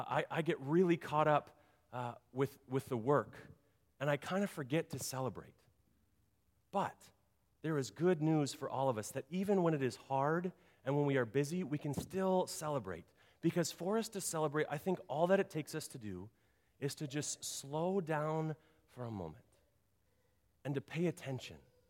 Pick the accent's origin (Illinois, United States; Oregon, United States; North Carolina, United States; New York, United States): Illinois, United States; Chicago; And as a Midwestern man, I come from Chicago, and this snow outside, oh, I am in heaven with all of this snow.